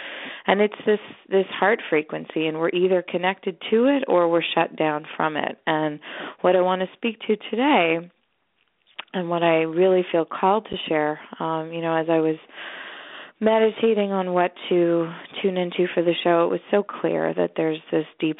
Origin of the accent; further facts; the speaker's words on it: Canada; although I'm Canadian